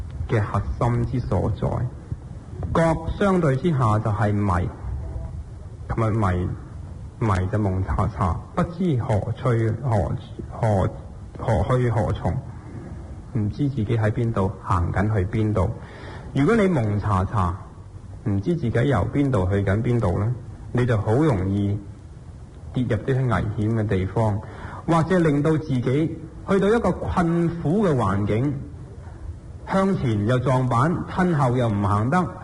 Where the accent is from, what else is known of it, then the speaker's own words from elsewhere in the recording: Guangdong, China; 我们广东人